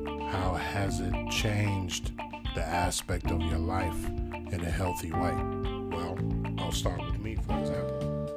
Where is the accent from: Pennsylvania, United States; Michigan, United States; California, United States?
Michigan, United States; especially here in my home state of Michigan